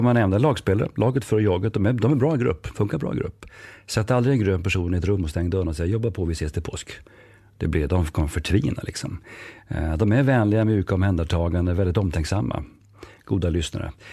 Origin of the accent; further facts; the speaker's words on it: Norrland, Sweden; Kanske hörs på min dialekt att jag kommer norrifrån. När jag blev ivrig så brukade det komma igenom mer.